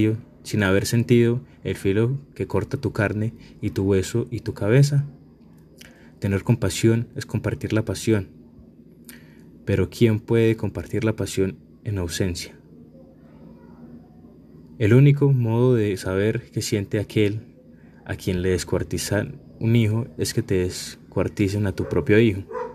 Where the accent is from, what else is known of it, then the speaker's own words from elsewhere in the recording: Colombia; Cuando terminé de escribir esta novela, pensé que era impublicable en Colombia. En mi país, las cicatrices de la violencia más recientes no se han cerrado